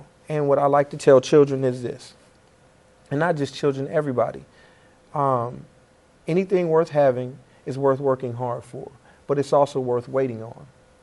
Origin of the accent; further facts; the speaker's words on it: Los Angeles, California, United States; I'm from Los Angeles, but I wanted to give back to the city that gave me the opportunity